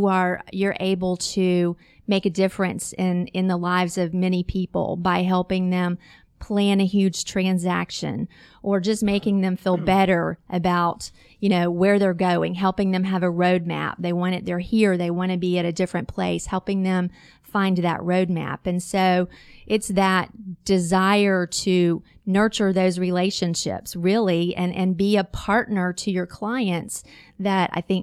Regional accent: Pensacola, Florida, United States; I am a Pensacolian. Right. Well, I grew up near Pensacola. I went away for college and then came back, 20 years ago. So mm-hmm. I'm really a Pensacolian.

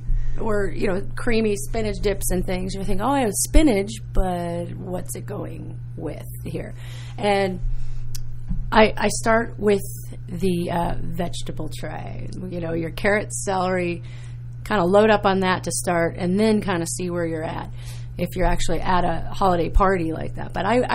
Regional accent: Minnesota, United States; Well, I grew up in Minnesota, and we were, meat, potatoes, vegetables from the garden, normal Midwest family

